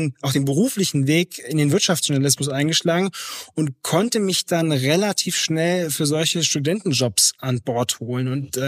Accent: Andernach, Rhineland-Palatinate, Germany; Ich komme aus Andernach, das ist vielleicht dem einen oder anderen Begriff, denn es liegt an der mittelrheinischen Bahnstrecke zwischen Koblenz und Köln, eher bei Koblenz. Ja, es ist eine sehr, sehr, sehr schöne Region, auch zum Radfahren.

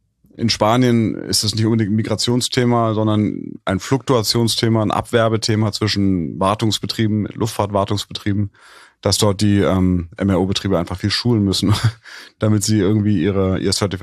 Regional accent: Hamburg, Germany; ich habe in Hamburg ist eine Hockey-Hochburg, ich bin ja hier aufgewachsen

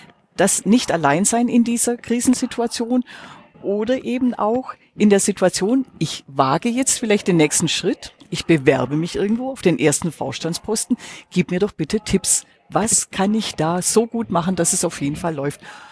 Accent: Baden-Württemberg, Germany; Bin ja Schwäbin, bin ja in einem Unternehmerhaushalt aufgewachsen.

